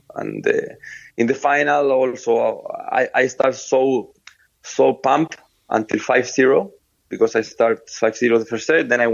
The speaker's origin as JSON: {"language": "English", "town": "Viña del Mar", "region": "Valparaíso", "country": "Chile", "second_language": "English", "said": "I born in Viña del Mar, a small city. I come from Chile."}